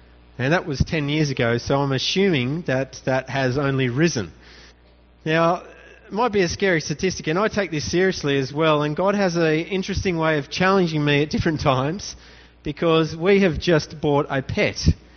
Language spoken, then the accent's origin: English; Australia; one of the saddest days for me being an Australian was when we cut our foreign aid just to level our budget.